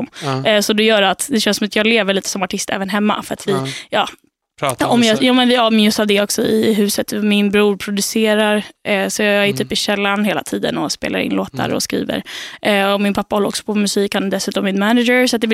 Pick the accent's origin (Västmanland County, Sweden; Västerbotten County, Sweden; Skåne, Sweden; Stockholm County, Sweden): Stockholm County, Sweden; Stockholm; Jag har bott i Stockholm typ hela mitt liv, lite olika delar.